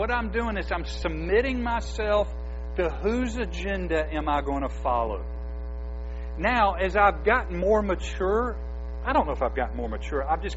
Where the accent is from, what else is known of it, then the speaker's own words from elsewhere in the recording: Atlanta, Georgia, United States; I don't remember this because I grew up in Atlanta